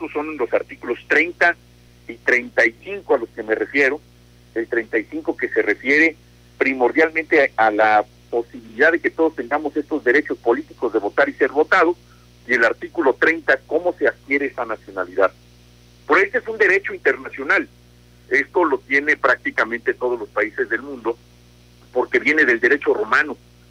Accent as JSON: {"language": "Spanish", "country": "Mexico", "said": "como mexicanos tenemos el derecho a votarlos."}